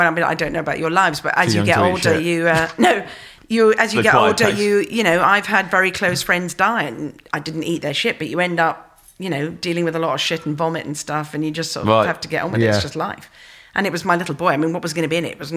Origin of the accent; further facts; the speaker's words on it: England, United Kingdom; you know very well that I was next, but you think because I'm English that you can get ahead of me.